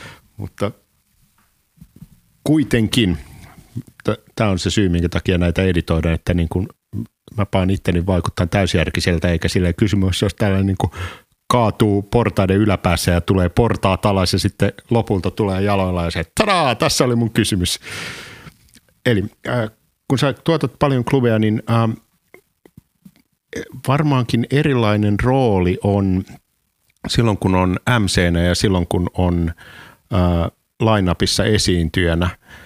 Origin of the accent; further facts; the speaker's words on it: Tervakoski, Tavastia Proper, Finland; mä oon Tervakoskelta. Molemmat ollaan niin kuin paperiteollisuuspaikkakunnilla ja kunnilta